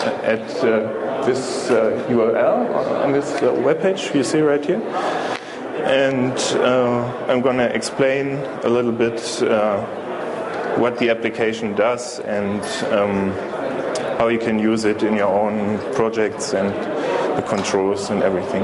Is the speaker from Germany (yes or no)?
yes; Germany; I'm from Germany, and I'm here in Las Vegas